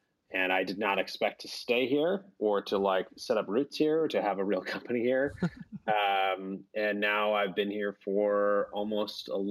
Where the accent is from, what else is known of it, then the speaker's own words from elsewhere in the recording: Providence, Rhode Island, United States; now in Cambridge, United States; I grew up in Rhode Island, in Providence, Rhode Island. Yeah.